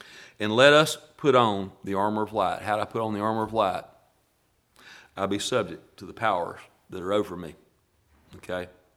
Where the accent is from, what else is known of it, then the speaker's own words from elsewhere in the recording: Scotland, United Kingdom; I'm Scottish.